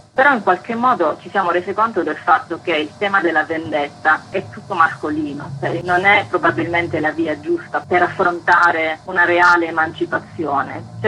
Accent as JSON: {"language": "Italian", "region": "Apulia", "country": "Italy", "said": "anche se io sono pugliese."}